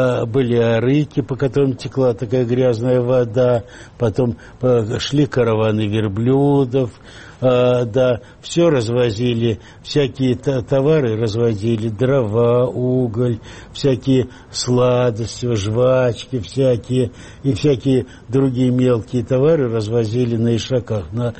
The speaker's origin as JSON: {"language": "Russian", "town": "Khujand", "region": "Sughd", "country": "Tajikistan", "tie": "born or raised there", "said": "я родился я в Душанбе, но этот период там мне было там что-то года 3,5, как раз вот после, вскоре после этой аварии мы переехали, мы переехали в Ленинабад, Ходжент, сейчас Худжант называют."}